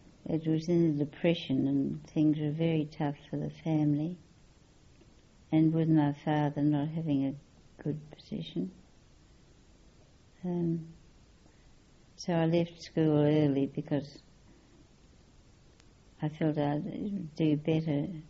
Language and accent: English; Western Australia, Australia; Well, we were very patriotic and anxious to learn all about them. And of course, if they visited Perth, that was the great event of the year.